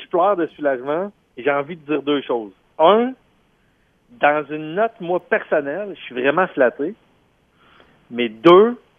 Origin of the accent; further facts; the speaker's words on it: Quebec City, Quebec, Canada; also born or lived in Montreal; Moi, je viens de Québec, puis j'ai fait 20 ans à Montréal